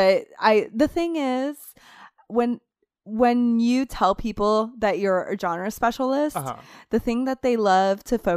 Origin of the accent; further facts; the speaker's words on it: Puerto Rico; also born or lived in Florida, United States; Yeah. Really? Yeah, it's still really sticky up there. It usually doesn't cool down to the 70s until Halloween.